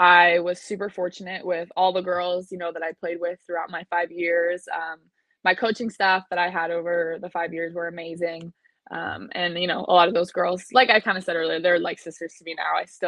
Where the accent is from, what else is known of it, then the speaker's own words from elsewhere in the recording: Scotland, United Kingdom; And I'm like, actually, we're all from Scotland. You just can't tell by my voice that I was born there and I live there, you know?